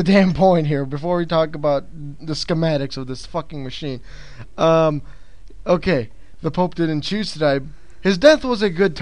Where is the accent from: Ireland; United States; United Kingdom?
United Kingdom; Yes, spotted, I am a Brit. Fags are cigarettes over here, so I'm not insulting you.